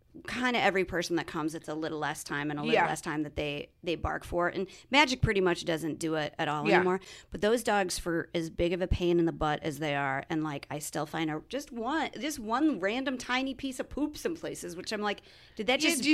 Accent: Nebraska, United States; cook with a lot of soups because I am from Nebraska.

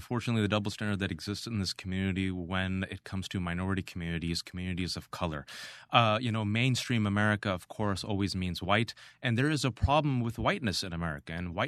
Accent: United States; I'm an American. I was born and raised in this country.

